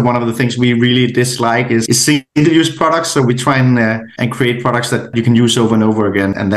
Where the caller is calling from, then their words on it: Copenhagen, Capital Region of Denmark, Denmark; I'm calling in from Copenhagen, Denmark, which is in Scandinavia.